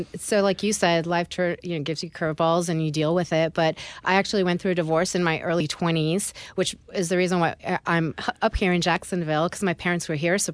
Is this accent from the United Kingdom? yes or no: no; Nice, Provence-Alpes-Côte d'Azur, France; now in United States; originally I'm from Nice, France. Both my parents are Italian. So we moved to the States, and I lived on the West Coast.